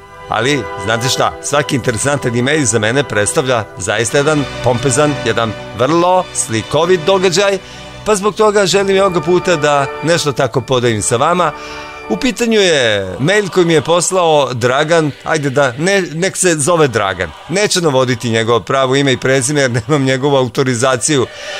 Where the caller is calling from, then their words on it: Novi Sad, Vojvodina, Serbia; ovde, kod nas, u Novom Sadu.